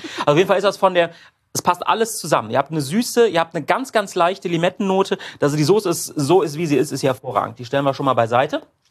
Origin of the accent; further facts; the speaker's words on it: Udenheim, Rhineland-Palatinate, Germany; ich meine, ich komme aus Udenheim.